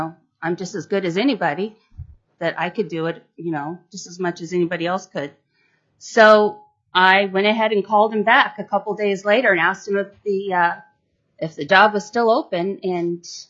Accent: Iowa, United States; now in Alaska, United States; I am originally from Iowa, and I grew up, my father hunted to put meat on the table.

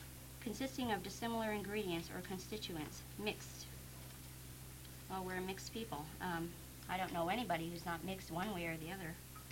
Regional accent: Kenai, Alaska, United States; I was born and raised in Kenai. My family is from Kenai, born and raised.

